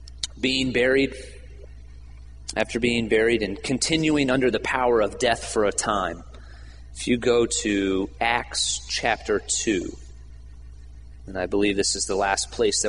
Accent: Virginia Beach, Virginia, United States; I grew up in Virginia Beach. You know, I didn't know, you know, there's not, the area I grew up in, Virginia Beach, there wasn't a lot of homelessness

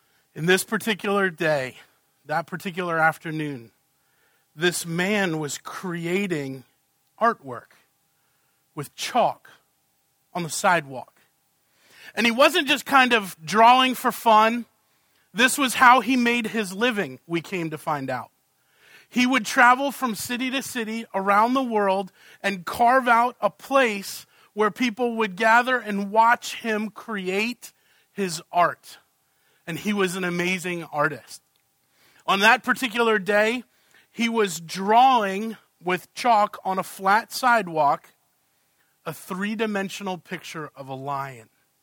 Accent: Boston, Massachusetts, United States; also born or lived in Virginia; Though I was born in Virginia, I grew up just outside Boston

